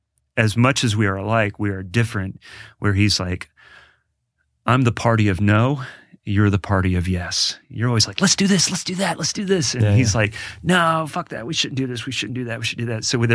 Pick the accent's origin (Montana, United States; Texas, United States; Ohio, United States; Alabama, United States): Ohio, United States; Columbus; So I grew up in Columbus, Ohio, and went to school there.